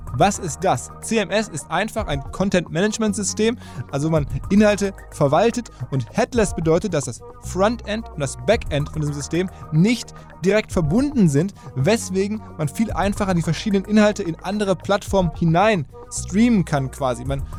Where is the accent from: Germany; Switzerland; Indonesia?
Germany; North Rhine-Westphalia; ein Kind des Ruhrgebiets, genau wie ich